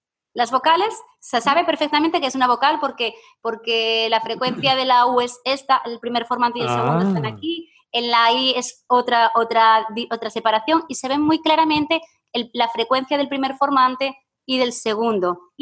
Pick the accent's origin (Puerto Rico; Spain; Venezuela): Spain; Siero, Asturias; Y yo, bueno, a ver, es cerca de Oviedo. Y dice, ¿pero dónde? Y yo, bueno, en Siero.